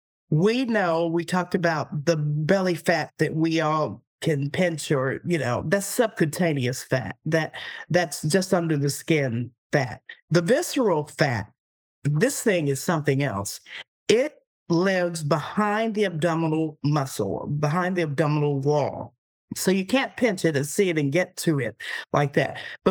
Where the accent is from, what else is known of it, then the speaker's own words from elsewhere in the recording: the South, United States; But I grew up in the South, soul food cooking, lots of good gravy and biscuits and lots of butter